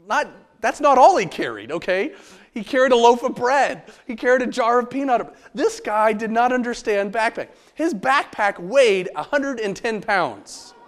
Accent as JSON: {"language": "English", "region": "Pacific Northwest", "country": "United States", "tie": "born or raised there", "said": "Growing up in the Northwest for my high school career, there is an incredible place that we were able to go backpacking."}